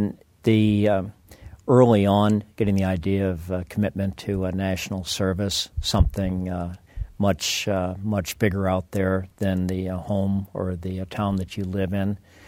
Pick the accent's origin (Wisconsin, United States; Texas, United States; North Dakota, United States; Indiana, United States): Indiana, United States; Hammond; also born or lived in North Carolina; I was born in Hammond, Indiana, and raised in the Midwest, and then in my high school years went to Goldsboro, North Carolina.